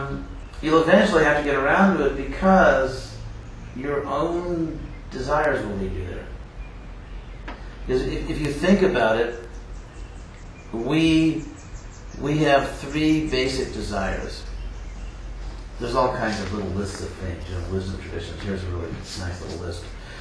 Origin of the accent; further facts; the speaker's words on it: Western United States, United States; I'm from the Western United States